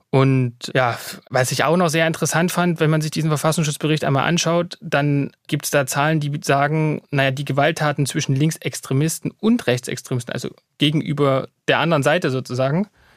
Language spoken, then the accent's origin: German; East Germany, Germany; Ich komme ja selber aus dem Osten Deutschlands